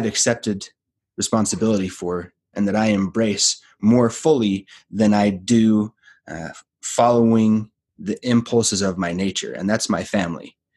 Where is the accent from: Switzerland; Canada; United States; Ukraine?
United States; Utah; You know, I grew up in Utah. It's kind of a weird place, but I was the weird kid in school big time.